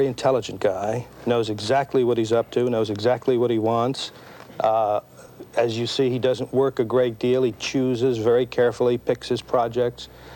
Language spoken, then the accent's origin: English; Brooklyn, New York, United States; which I experienced when I grew up here in Brooklyn and lived my adult life in Manhattan.